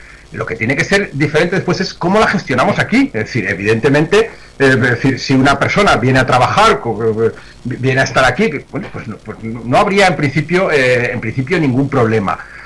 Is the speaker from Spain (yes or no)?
yes; Spain; el mismo miedo que nosotros podemos tener como españoles hoy respecto de Marruecos